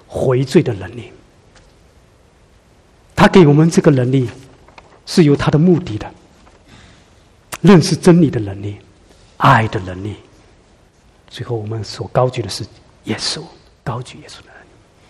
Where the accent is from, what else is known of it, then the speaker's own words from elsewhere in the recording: China; 我们作为中国人大家都知道